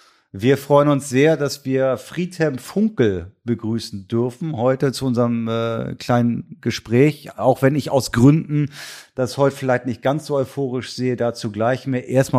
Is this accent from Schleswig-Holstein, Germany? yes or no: yes; Kiel, Schleswig-Holstein, Germany; born there; ich komme nun mal aus Kiel gebürtig